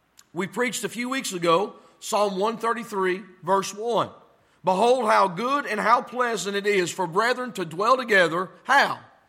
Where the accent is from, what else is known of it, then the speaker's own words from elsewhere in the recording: Tennessee, United States; Well, I was from Tennessee. Can't never could. The long A. Can't never could. I don't know if it was can't down in Kentucky, but it was can't down in Tennessee.